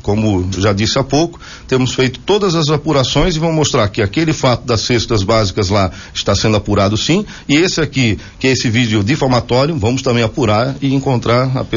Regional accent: Brusque, Santa Catarina, Brazil; uma pessoa que sou do município de Brusque

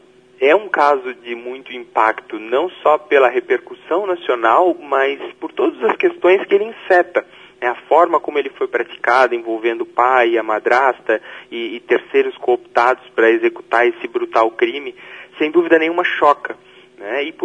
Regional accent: Brusque, Santa Catarina, Brazil; Sim, sou brusquense e com muito orgulho. Nasci em Brusque, né, e fiquei em Brusque até os meus 30 e poucos anos.

